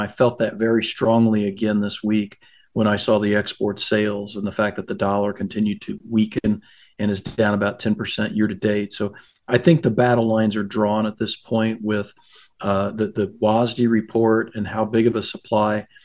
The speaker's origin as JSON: {"language": "English", "region": "Ohio", "country": "United States", "tie": "born or raised there", "said": "growing up in Ohio and being about 3 hours away from Columbus."}